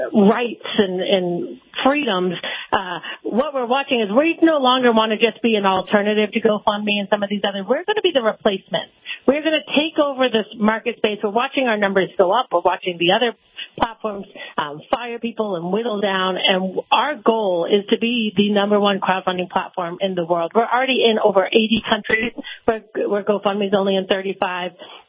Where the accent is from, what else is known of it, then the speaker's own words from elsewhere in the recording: New Hampshire, United States; Yeah, we grew up in southern New Hampshire, and a lot of our family resides up in the Northeast.